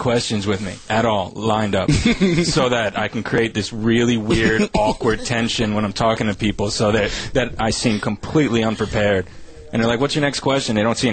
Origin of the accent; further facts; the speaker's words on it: Sayreville, New Jersey, United States; Right, he's from my hometown.